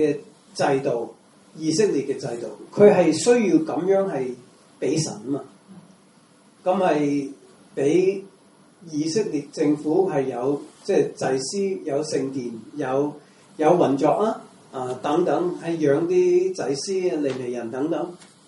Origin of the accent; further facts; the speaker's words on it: United States; 我喺美國，我係美國人咧，大家睇我樣子知道我咪中國人。